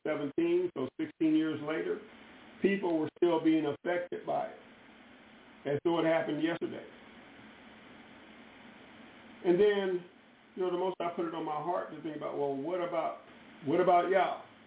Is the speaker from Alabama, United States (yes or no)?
yes; Birmingham, Alabama, United States; As I said, I grew up in Birmingham, Alabama, part-time, and my best friend there was white.